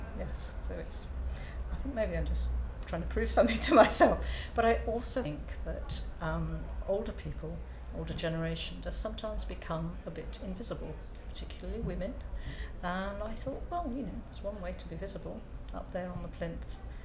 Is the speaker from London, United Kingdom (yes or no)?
no; Birmingham, West Midlands, United Kingdom; born there; also born or lived in Scotland; now in Wales, United Kingdom; I'm 65 years of age, and I live in South Wales, although I was born in Birmingham, and I've lived Wales, England, Scotland, I've lived all over the place.